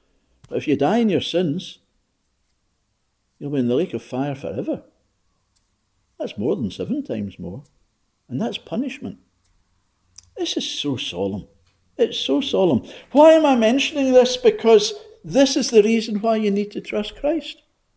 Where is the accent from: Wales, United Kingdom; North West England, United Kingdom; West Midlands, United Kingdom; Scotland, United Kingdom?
Scotland, United Kingdom; Glasgow; I was brought up in the West End of Glasgow